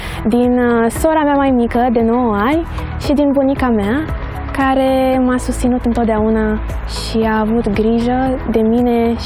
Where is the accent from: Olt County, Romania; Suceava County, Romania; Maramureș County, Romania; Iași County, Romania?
Olt County, Romania; Slatina; La Slatina, de unde sunt eu, olimpiadele internaționale erau foarte rare